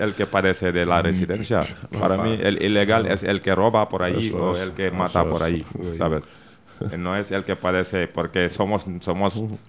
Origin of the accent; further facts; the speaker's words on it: Seville, Andalusia, Spain; now in Zarautz, Spain; Yo vengo de Sevilla. Y hace 2 meses que estoy en el País Vasco, en Zarauz precisamente.